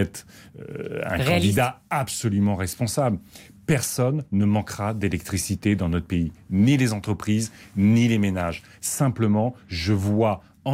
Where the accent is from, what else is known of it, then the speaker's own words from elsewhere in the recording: Hauts-de-France, France; Moi, je viens de Picardie. Quand je vais dans la maison familiale, à 200 mètres, vous avez des coups de fusil le week-end.